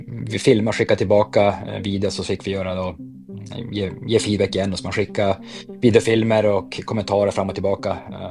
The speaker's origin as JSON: {"language": "Swedish", "country": "Sweden", "lives_now": "Wuhan, China", "said": "nu ledde jag i Wuhan och alla andra där ledde som vanligt i stort sett, och hemma i Sverige till exempel så var det fullständigt kaotiskt och mitt i en pandemi."}